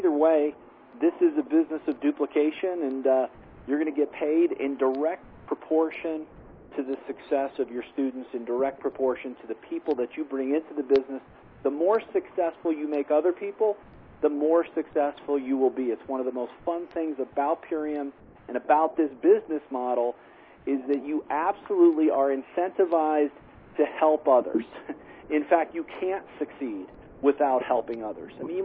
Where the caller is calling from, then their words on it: Colorado, United States; I'm calling in from Colorado this evening.